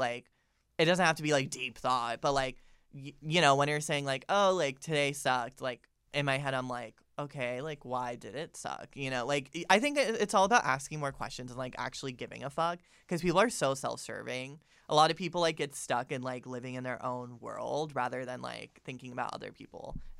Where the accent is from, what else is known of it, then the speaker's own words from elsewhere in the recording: Florida, United States; I'm literally from Florida, so.